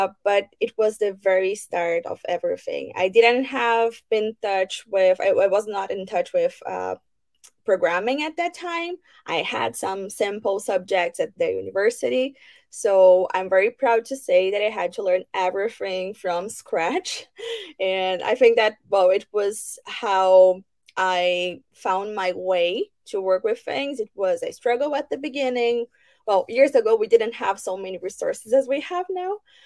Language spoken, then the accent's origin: English; Brazil; now in Canada; As you know, I'm from Brazil. Now I'm based in Canada.